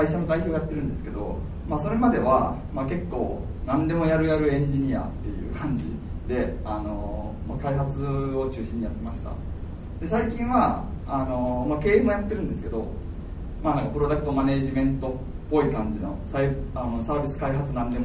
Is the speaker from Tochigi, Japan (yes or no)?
no; Kyoto, Japan; 自分は京都出身で、公立函館未来大学っていうところの大学卒業しまして